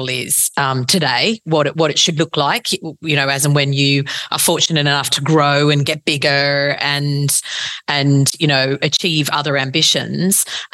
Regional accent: Australia; Well, when I'm back in Australia visiting, I still tune into Triple J

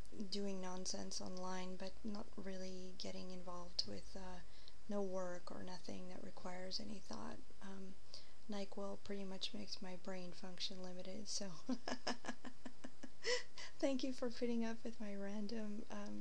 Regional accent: Florida, United States; And I'm originally from Florida. I've lived all over, but that's where I'm from, and I have a house in Orlando, among other places.

